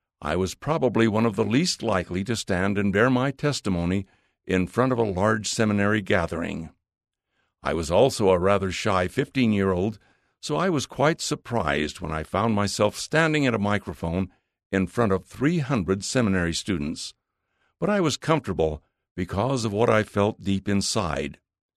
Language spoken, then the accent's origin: English; Salt Lake City, Utah, United States; I grew up in Salt Lake City, Utah, in a predominantly Latter-day Saint environment